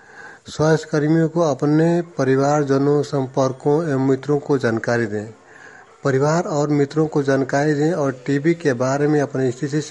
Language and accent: Hindi; Bihar, India; जिला कैमूर का निवासी हूँ।